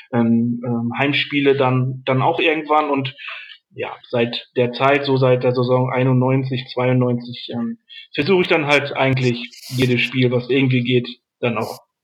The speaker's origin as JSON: {"language": "German", "region": "North Rhine-Westphalia", "country": "Germany", "tie": "born or raised there", "also_born_or_lived": "Ruhr area", "said": "Ja, also ich bin im Ruhrgebiet geboren, direkt nebenan von Gelsenkirchen. Aufgewachsen bin ich dann aber im Sauerland."}